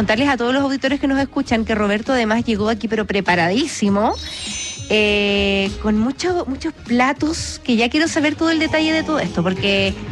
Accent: Chile; los chilenos no somos tan buenos para el picante como los mexicanos.

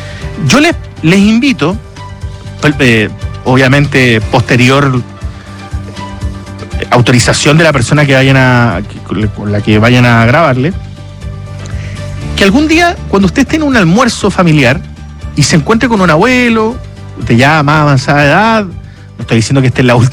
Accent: Chile; bueno, somos chilenos, ¿qué vamos a hacer?

